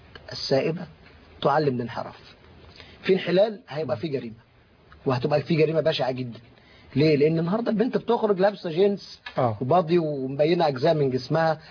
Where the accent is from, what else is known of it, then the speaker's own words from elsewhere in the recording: Egypt; وتقال ان عندنا في مصر يعني في بشاعه